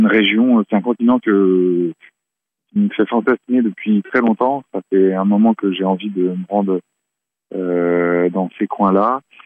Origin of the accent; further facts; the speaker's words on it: Plénéjouan, Brittany, France; je suis originaire de Bretagne, donc dans les Côtes d'Armor, d'une commune qui s'appelle Plénéjouan. J'ai 25 ans